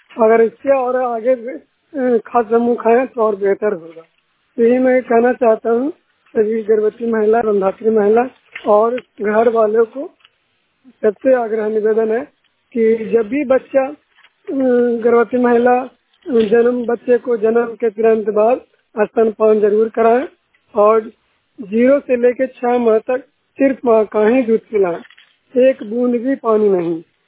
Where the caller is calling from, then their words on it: Nalanda, Bihar, India; सरकारी ब्लॉक नालंदा जिला के निवासी हूँ।